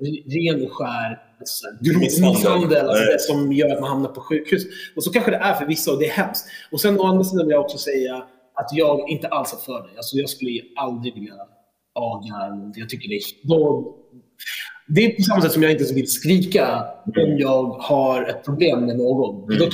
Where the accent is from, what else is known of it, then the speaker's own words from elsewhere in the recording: Sweden; born there; Jag föddes i Sverige samtidigt som mina föräldrar kom hit.